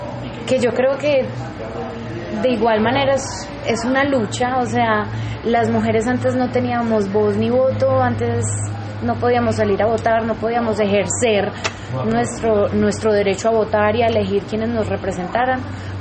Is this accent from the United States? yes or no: yes; United States; born there; Nací en Estados Unidos, entonces viví mis primeros años en Estados Unidos